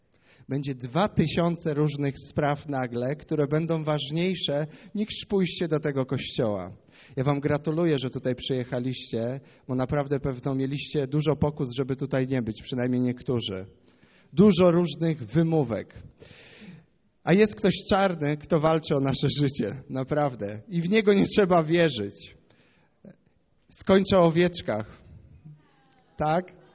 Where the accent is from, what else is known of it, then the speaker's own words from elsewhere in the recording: mountains, Poland; Tak, bo pochodzę z gór.